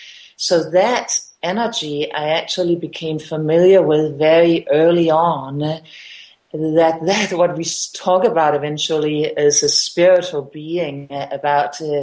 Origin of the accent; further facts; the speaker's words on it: Denmark; now in New Zealand; I am originally from Denmark, and I now live in New Zealand.